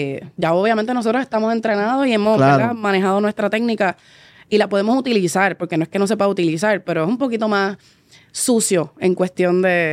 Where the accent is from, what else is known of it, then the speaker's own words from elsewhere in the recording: Naranjito, Puerto Rico; Y tuvimos un evento en mi pueblo. Yo soy de Naranjito.